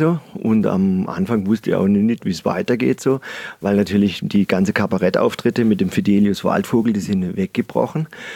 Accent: Breitnau, Baden-Württemberg, Germany; moved away as an adult; also born or lived in Freiburg / Salzburg; ich bin halt ein echter Schwarzwälder. Also ja, ich bin hier in Breitnau aufgewachsen bis 20. Dann war ich unterwegs, zuerst in Freiburg.

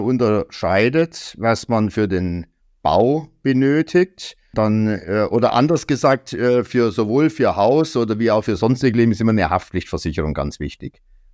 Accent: Stuttgart, Baden-Württemberg, Germany; now in Berlin, Germany; obwohl ich jetzt in Berlin wohne, bin ich ja ursprünglich aus Stuttgart

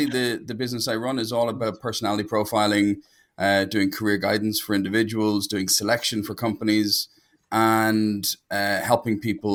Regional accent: Dublin, Leinster, Ireland; I am from Dublin in Ireland, which is the center of the known universe.

